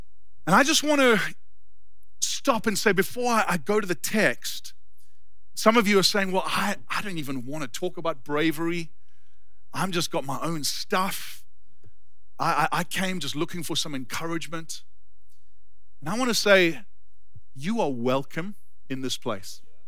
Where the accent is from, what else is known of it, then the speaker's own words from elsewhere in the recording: South Africa; now in California, United States; I grew up in South Africa, for those of you who don't know me, and worked in this restaurant, this steakhouse, while I was doing my education degree.